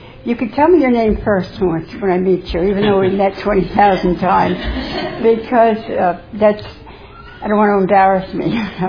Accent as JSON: {"language": "English", "town": "New York City", "region": "New York", "country": "United States", "tie": "born there", "said": "I was born in New York City in 1934. So I'm actually 84, but I don't mind being 86."}